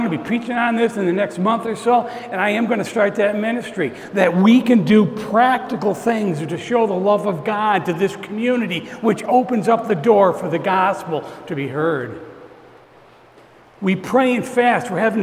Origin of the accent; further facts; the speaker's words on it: Morrisville, New York, United States; I'm from Morrisville, New York area.